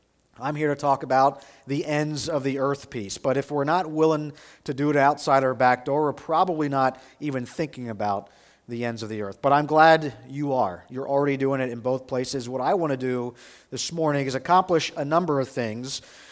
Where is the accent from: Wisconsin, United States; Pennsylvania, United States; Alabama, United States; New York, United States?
Pennsylvania, United States; now in Schuylkill Haven, United States; I grew up in Lancaster County. Cocalico School District is where I graduated from, so I'm used to farm country.